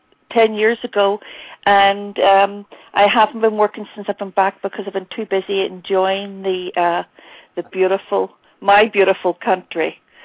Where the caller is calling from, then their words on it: Belfast, Northern Ireland, United Kingdom; I'm calling from Belfast.